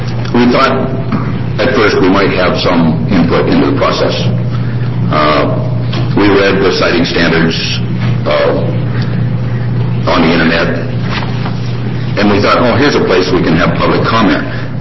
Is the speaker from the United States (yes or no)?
yes; Eugene, Oregon, United States; born there; I was born in Eugene, spent most of my life on the west side of the mountains because I thought that's where we made money.